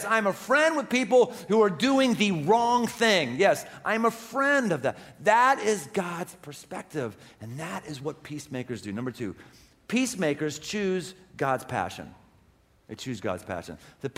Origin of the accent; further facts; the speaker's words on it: Pittsburgh, Pennsylvania, United States; Now, having been from Pittsburgh, born and bred in Pittsburgh for 30 years, and now a Bengals fan, I might add, I have a broad perspective.